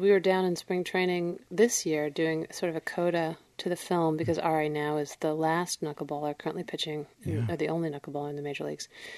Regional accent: Minnesota, United States; I grew up in Minnesota, and I have very strong feelings about the Twins

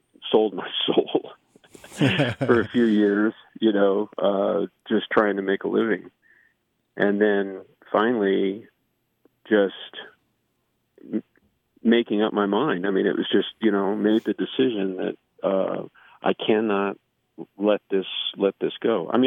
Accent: California, United States; also born or lived in Texas; I was actually born in Texas, but I was raised in California. And so there's a little bit of that Texas boy that creeps in every now and then.

